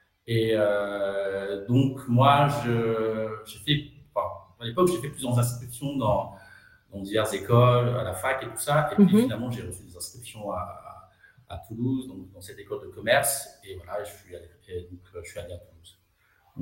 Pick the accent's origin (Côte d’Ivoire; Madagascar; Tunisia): Madagascar; also born or lived in France; Donc je suis né et j'habite à Madagascar. J'ai fait ma scolarité ici. Et ensuite, après le bac, je suis parti en France.